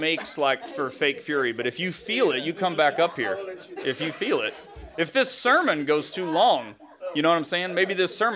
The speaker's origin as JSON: {"language": "English", "region": "Tennessee", "country": "United States", "tie": "born or raised there", "said": "despite growing up in Tennessee and whatever stereotypes I could traffic in."}